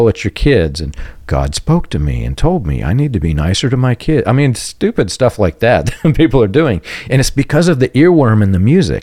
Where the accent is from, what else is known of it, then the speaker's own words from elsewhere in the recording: Georgia, United States; because I grew up playing in Georgia, and that's a common phrase, an earworm.